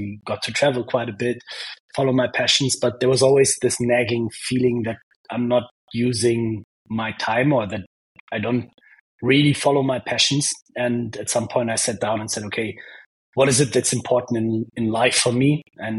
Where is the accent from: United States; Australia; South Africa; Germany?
Germany; I'm from Germany, went on a ski trip to Japan and care about the climate.